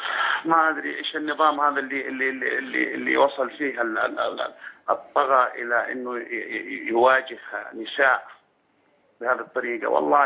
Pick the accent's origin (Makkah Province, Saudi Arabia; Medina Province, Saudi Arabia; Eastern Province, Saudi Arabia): Medina Province, Saudi Arabia; Medina; أنا من المدينة المنورة،